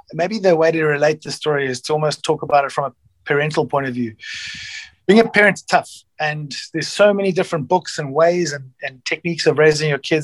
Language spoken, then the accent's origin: English; South Africa; first language English; Yeah, my first language is English, yes.